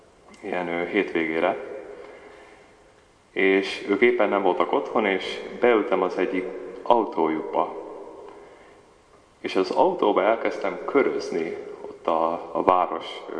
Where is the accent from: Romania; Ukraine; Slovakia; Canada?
Canada; also born or lived in Hungary; Magyarországon születtem, egy bátyámon, egy nővérem és egy húgom. Csornán voltam megkeresztelve. Az anyukám oldala katolikus, az apukámé mohamedán.